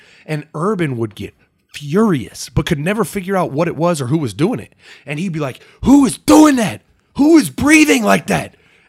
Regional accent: Dublin, Ohio, United States; I'm from Dublin, Ohio. It's a little well-to-do suburban city outside of Columbus, right? Born and raised

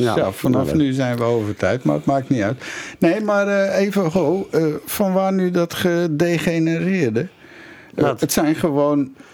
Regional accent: Amsterdam, North Holland, Netherlands; born there; Ja, ik ben geboren in Amsterdam.

